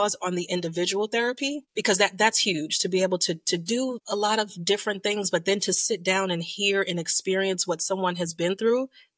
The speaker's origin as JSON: {"language": "English", "region": "New York", "country": "United States", "said": "I'm originally from New York."}